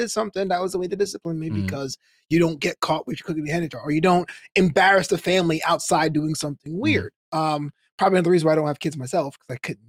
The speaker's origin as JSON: {"language": "English", "region": "the North", "country": "United States", "tie": "born or raised there", "said": "yeah, we grew up in the North, and from the Southern perspective, it seems that all of us are kind of like, oh, no, Jeffrey, go ahead and do what you want."}